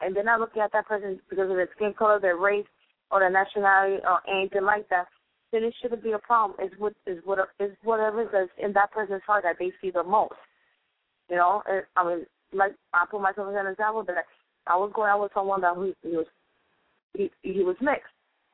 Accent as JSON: {"language": "English", "town": "New York City", "region": "New York", "country": "United States", "said": "Like I'm from the Lower East Side. And I will, you know, I have no problem dating someone outside the Lower East Side."}